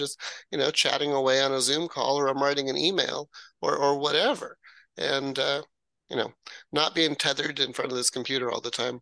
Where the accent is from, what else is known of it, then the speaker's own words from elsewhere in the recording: Washington, United States; But right here in my hometown, there's Hurricane Ridge, beautiful access to the Olympic National Park.